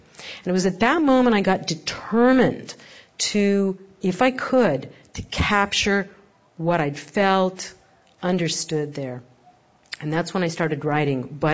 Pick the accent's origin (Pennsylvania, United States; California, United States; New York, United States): California, United States; I mean, I honestly, as a Californian, I thought everybody knew what the Commonwealth Club was.